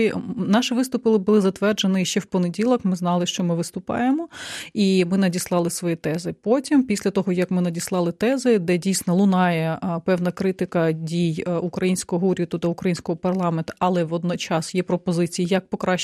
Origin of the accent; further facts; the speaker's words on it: Crimea, Ukraine; ми з Альоною самі з окупованих територій, ми з Криму, з Сімферополя та Ялти.